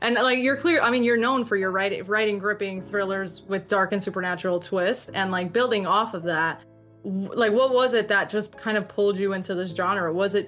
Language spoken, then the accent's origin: English; New Jersey, United States; And I'm originally from New Jersey.